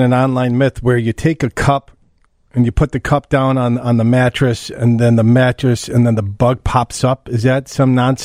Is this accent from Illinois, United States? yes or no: yes; Chicago, Illinois, United States; And I'm from Chicago, right? This guy lives in Oklahoma.